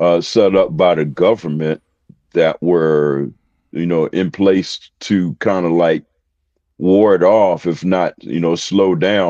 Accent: Bryan's Road, Maryland, United States; I was born in Bryan's Road, Maryland.

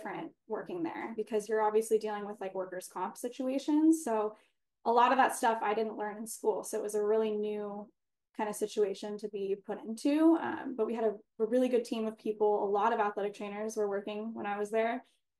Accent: Seattle, Washington, United States; Yeah, so I'm from Seattle, Washington.

